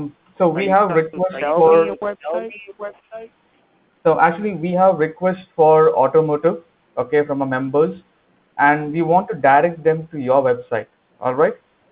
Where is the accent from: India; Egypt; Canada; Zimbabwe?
India; now in Los Angeles, United States; Yeah, I'm an Indian, but I'm settled in West Los Angeles.